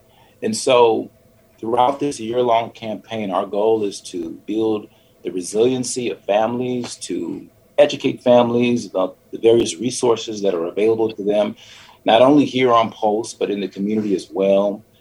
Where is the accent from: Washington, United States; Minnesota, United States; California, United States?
California, United States; Los Angeles; So I'm from Los Angeles, California, the Crenshaw District of Los Angeles, born and raised. And I spent most of my early years there in the Los Angeles area. Still consider it home.